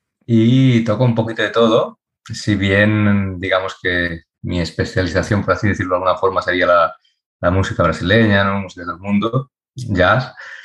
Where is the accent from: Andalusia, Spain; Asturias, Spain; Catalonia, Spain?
Catalonia, Spain; Els Guiamets; soy de los Guiamets, que es un pueblito ahí en el Priorat, en Tarragona, ¿no?